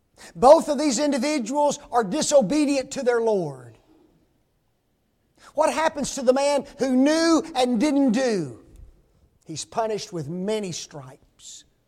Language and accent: English; Memphis, Tennessee, United States; Growing up in Memphis, there was a park not far from our house, about 2 miles.